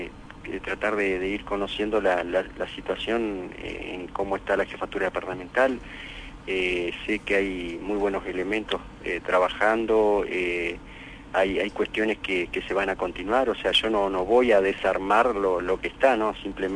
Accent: Paraná, Entre Ríos, Argentina; Yo soy oriundo de la ciudad de Paraná. Sí, estuve trabajando muy cerca ahí de Concepción del Uruguay. Estuve 20 años trabajando en el departamento de Gualeguaychú. Yo fui a Gualeguaychú en el año 1989

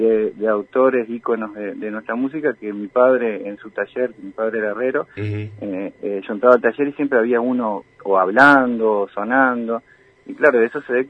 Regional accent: Uruguay; now in Bariloche, Argentina; cuando yo recién llegué acá a la Patagonia, yo soy uruguayo, pero hace 4 años y medio que vivo en Bariloche.

